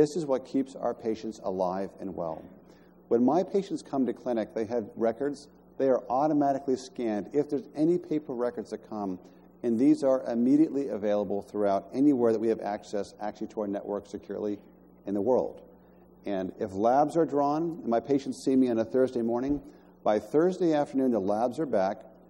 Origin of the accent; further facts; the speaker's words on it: Pittsburgh, Pennsylvania, United States; And I grew up in Pittsburgh, and we're a very proud city.